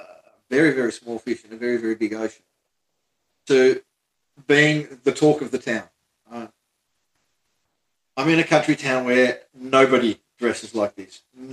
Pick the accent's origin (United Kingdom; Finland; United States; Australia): Australia; also born or lived in Melbourne, Australia; We are far too obsessed with sport and drinking, but that's one of the things about being Australian.